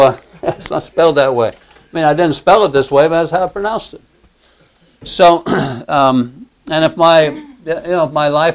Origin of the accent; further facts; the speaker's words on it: Midwest, United States; Actually, I'm from the Midwest, so...